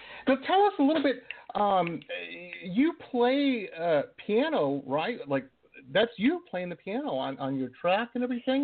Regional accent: Detroit, Michigan, United States; And I'm like, man, I don't want any heroin. I'm from Detroit.

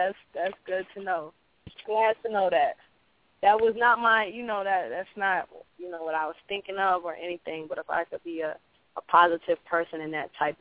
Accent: Georgia, United States; No, I'm from Georgia, sweetheart.

